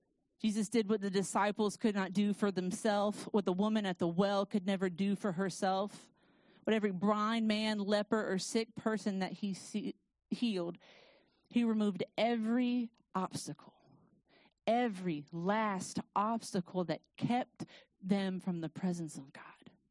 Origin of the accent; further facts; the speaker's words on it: United States; I'm white. I'm American.